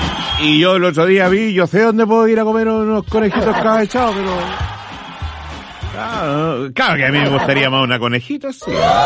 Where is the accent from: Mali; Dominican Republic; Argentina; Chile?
Chile; Talca, Maule; born there; yo nací en Talca, bueno, yo tengo que defender el puerto